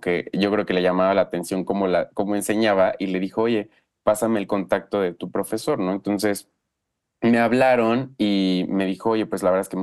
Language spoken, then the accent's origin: Spanish; State of Mexico, Mexico; yo soy del Estado de México